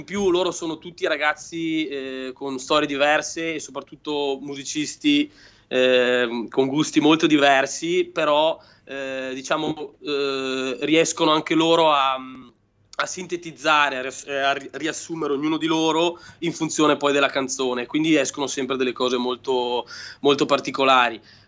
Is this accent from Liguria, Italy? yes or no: no; Verona, Veneto, Italy; No, sono andato a casa, io sono di Verona.